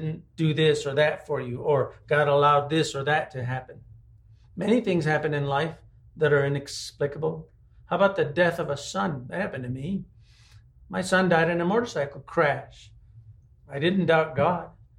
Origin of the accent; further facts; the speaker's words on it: New Mexico, United States; I grew up in New Mexico. There are no palm trees here.